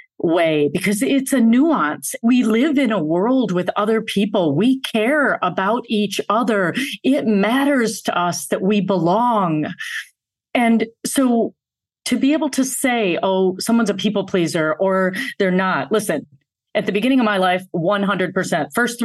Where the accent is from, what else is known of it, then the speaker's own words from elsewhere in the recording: Grand Blanc, Michigan, United States; my parents are immigrants from India. And in 1965, they came here to build a life. I grew up in Grand Blanc, Michigan, and I'm the middle daughter of three.